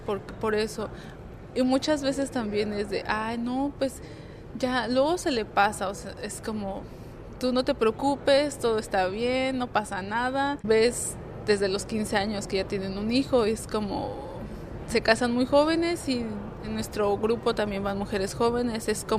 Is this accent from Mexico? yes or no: yes; Cherán, Michoacán, Mexico; born there; Yo nací allí en Cherán, me fui a estudiar filosofía en la Universidad Michoacana de San Nicolás de Hidalgo, ahí en la capital.